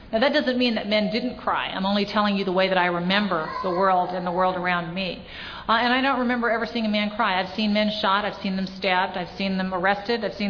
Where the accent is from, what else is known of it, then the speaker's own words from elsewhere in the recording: Venice, California, United States; I grew up in Venice